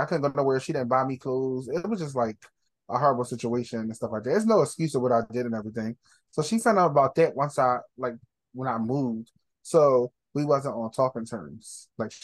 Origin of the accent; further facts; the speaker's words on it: Philadelphia, Pennsylvania, United States; I said back in that day growing up in Philly, I used to wear, my grandma had shorts like that.